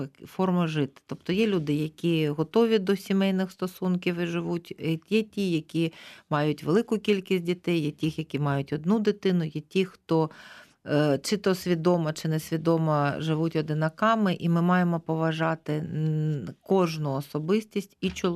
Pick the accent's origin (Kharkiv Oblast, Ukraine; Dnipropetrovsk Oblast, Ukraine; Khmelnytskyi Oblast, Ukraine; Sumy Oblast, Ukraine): Kharkiv Oblast, Ukraine; Ви мій земляк, я також з Харківщини.